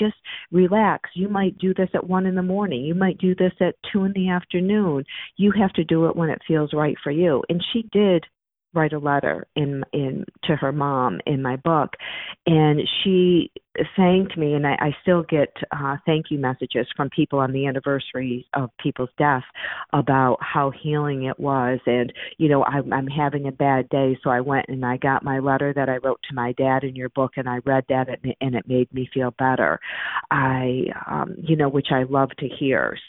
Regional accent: Fort Edward, New York, United States; I had one woman that I actually know from my hometown in upstate New York, Fort Edward.

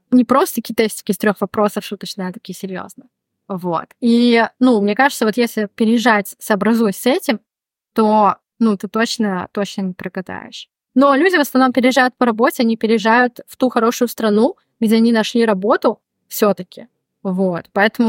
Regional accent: Russia; Я ни разу нигде никогда не сталкивалась ни с каким отрицательным отношением из-за того, что я из России.

